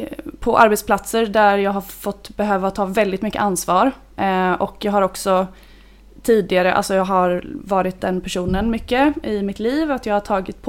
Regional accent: Gothenburg, Västra Götaland County, Sweden; och jag är från Göteborg, uppvuxen i stan

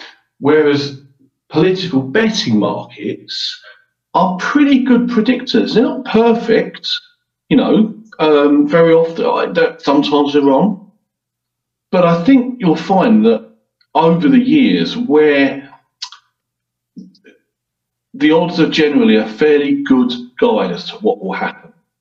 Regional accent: United Kingdom; I personally, as a Brit

